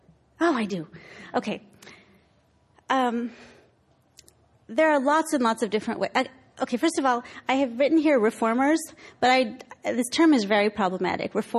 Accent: California, United States; certainly grew up, you know, in Southern California feeling no conflict between being Muslim and being American.

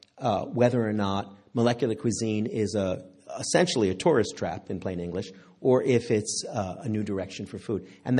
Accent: Canada; I'm Canadian by upbringing, and I also just came back from doing a lecture series in Canada

